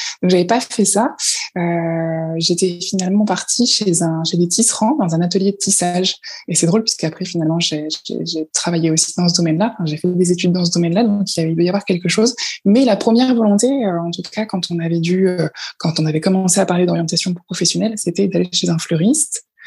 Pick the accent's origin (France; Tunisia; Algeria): France; Normandy; Alors, j'ai grandi en Normandie. Mais dans une partie de Normandie, tout en bas, vraiment collée à la région parisienne.